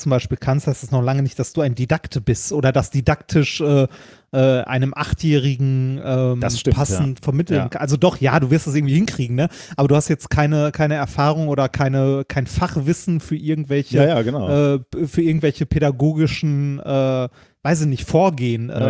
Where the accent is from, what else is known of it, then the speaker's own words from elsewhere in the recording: North Rhine-Westphalia, Germany; So, wir kommen aus dem Ruhrpott, da fällt das auch nicht auf.